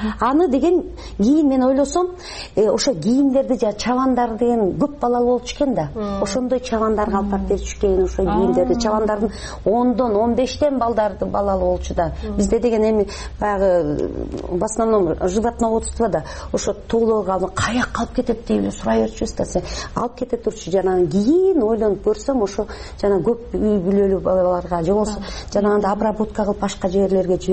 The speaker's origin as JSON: {"language": "Kyrgyz", "town": "Naryn", "region": "Naryn Region", "country": "Kyrgyzstan", "tie": "born or raised there", "said": "Мен Нарында чоңойдум, ошондо билесиздерби, ушу биз деген совет доорунда мен кичинекей кыз болчумун, 5-6 жашта."}